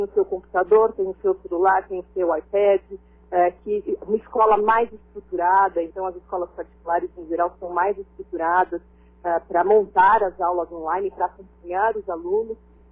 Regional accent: São Paulo, Brazil; eu sou de São Paulo, e São Paulo está abrindo algumas coisas

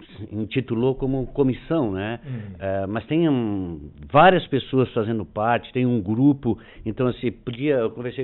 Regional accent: Santana, Brazil; eu sou natural de Santana

